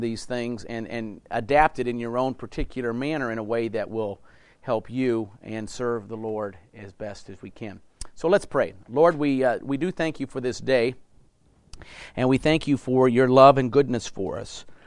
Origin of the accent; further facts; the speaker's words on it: Iowa, United States; Now, I'm from Iowa. I grew up working on farms. I know what a manger is.